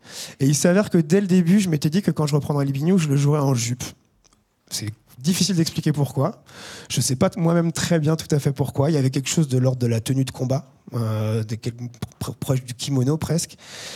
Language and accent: French; Brittany, France; c'est vraiment la taille des jupes des femmes chez nous, en Bretagne, en pays ficelle